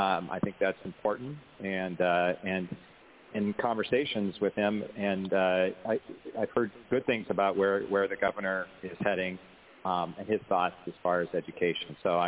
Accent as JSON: {"language": "English", "town": "Fairbanks", "region": "Alaska", "country": "United States", "said": "I'm a teacher from Fairbanks. Teach high school English."}